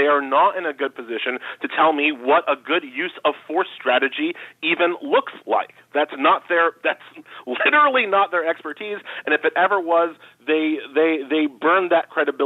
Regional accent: New York, United States; again, I'm from New York, and so I've seen what's happened to de Blasio.

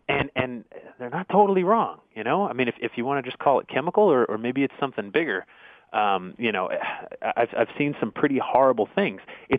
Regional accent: Connecticut, United States; I grew up in Connecticut, and they, you know, they were in the next town over

